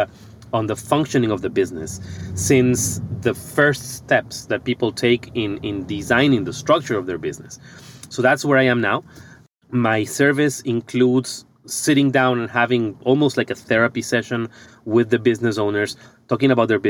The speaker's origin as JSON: {"language": "English", "country": "Ecuador", "moved": "as an adult", "lives_now": "United States", "said": "when I came to the U.S. in 2016, I'm originally from Ecuador."}